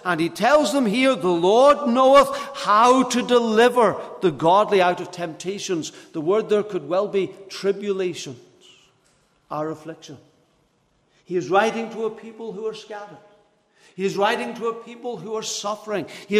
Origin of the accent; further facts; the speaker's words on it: Liverpool, North West England, United Kingdom; And I never made them any of the wiser that I was from Liverpool. And I just went away with it. So I have a strange accent.